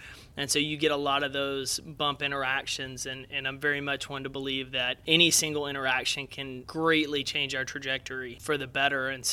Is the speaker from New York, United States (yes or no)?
no; Jacksonville, Texas, United States; I grew up about 2 hours east of Dallas. It's a small town called Jacksonville. There's only about 13,000 people there.